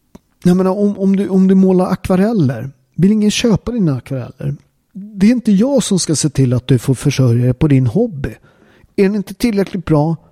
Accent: Upplands Väsby, Stockholm County, Sweden; jag är från Upplands Väsby, en förort.

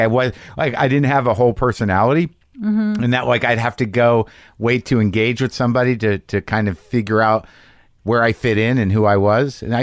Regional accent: New Mexico, United States; I grew up in New Mexico and you could take these ACTs. I never took SATs.

